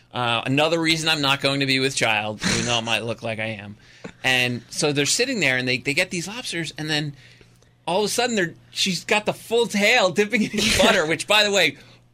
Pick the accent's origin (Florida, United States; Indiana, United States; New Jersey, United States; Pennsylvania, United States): New Jersey, United States; You know, I grew up in Jersey, so